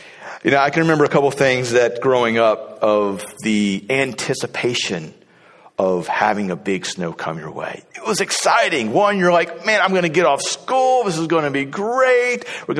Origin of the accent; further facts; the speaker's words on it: Ohio, United States; what are some snows that I've experienced in the Midwest growing up in Ohio, and also going to college in Springfield, Missouri.